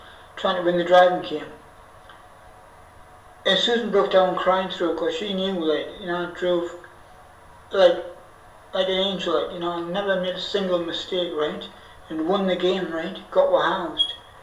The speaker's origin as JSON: {"language": "English", "town": "Newcastle upon Tyne", "region": "North East England", "country": "United Kingdom", "said": "So I'm from Newcastle, you know what I mean? So the Big Lamp, the top area, as far as I was concerned, detached flat, it was a great place."}